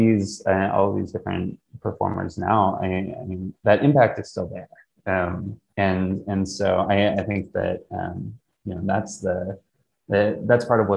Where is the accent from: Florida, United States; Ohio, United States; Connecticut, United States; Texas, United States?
Texas, United States; growing up in Texas in the 90s, like I mean her presence was felt